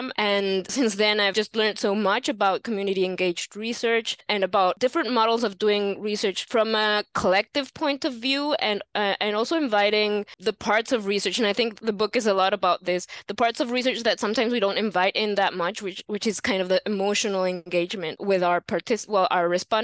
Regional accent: Mexico City, Mexico; now in San Diego, United States; I'm originally from Mexico City.

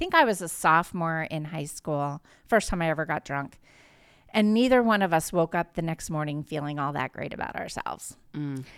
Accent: Springfield, Virginia, United States; Well, I grew up in Springfield, Virginia, which is just down the road in Northern Virginia, grew up there from fourth grade on.

